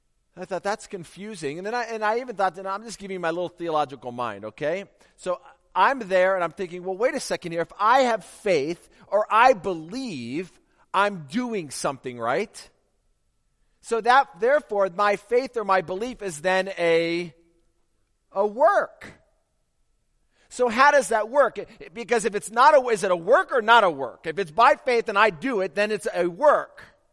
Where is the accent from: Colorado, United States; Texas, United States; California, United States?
California, United States; because I grew up in California where you could wear shorts any time of the year, unlike here.